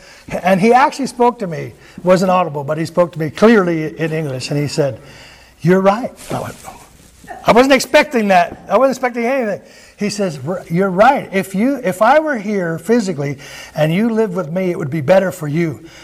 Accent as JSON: {"language": "English", "region": "Montana", "country": "United States", "said": "Okay, I like to use that because I'm from Montana"}